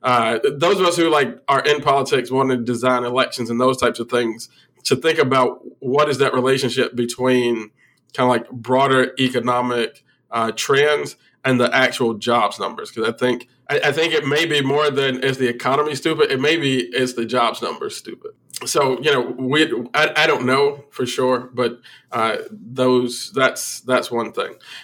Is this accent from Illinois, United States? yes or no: yes; Illinois, United States; like my home state of Illinois.